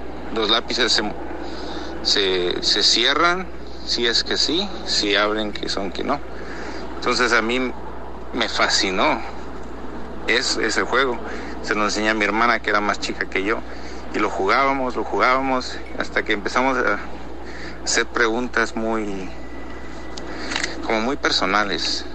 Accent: Morelos, Mexico; now in Arizona, United States; soy de Arizona, originalmente de Morelos.

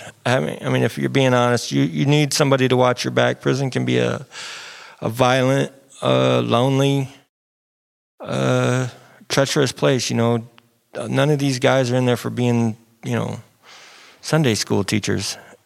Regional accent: Elkhart, Indiana, United States; born there; I was born here in Elkhart. I have been getting in trouble in Elkhart since the early 90s.

